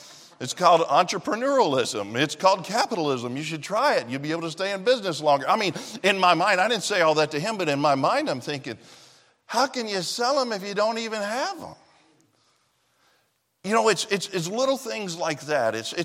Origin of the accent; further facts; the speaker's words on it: Tennessee, United States; I mean, my wife's from Michigan and I'm from Tennessee.